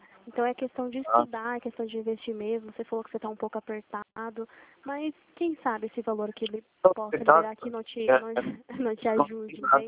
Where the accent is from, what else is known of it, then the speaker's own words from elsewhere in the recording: Limeira, São Paulo, Brazil; Eu sou aqui de Limeira, São Paulo